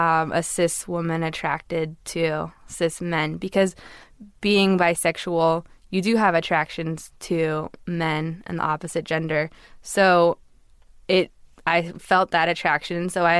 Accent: Los Angeles, California, United States; I grew up in Los Angeles in a very liberal community. I went to an art school.

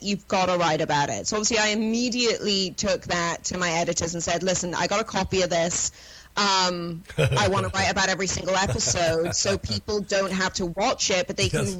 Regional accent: United Kingdom; Oh my God! Okay, well, like, I'm British, dude.

